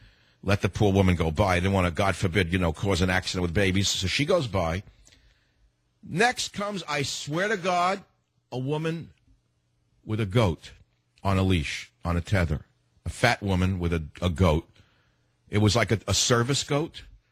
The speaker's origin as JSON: {"language": "English", "town": "Bronx", "region": "New York", "country": "United States", "tie": "born or raised there", "said": "because, you see, I grew up in the Bronx."}